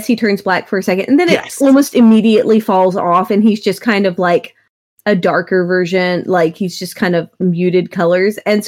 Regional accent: Oklahoma, United States; I grew up in Oklahoma

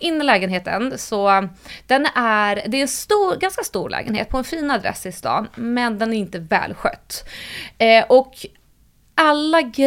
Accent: Stockholm, Stockholm County, Sweden; Han hade en jättefin lägenhet på Kungsholmen som var så här 150 kvadratmeter, och det var där jag växte upp.

